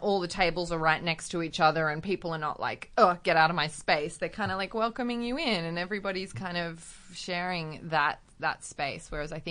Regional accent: Australia; especially being an Australian woman

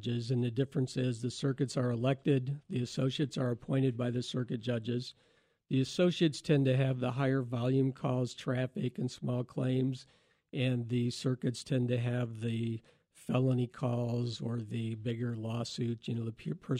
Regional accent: Herscher, Illinois, United States; I grew up in Hersher, Illinois, up by Kankakee, a small farming community.

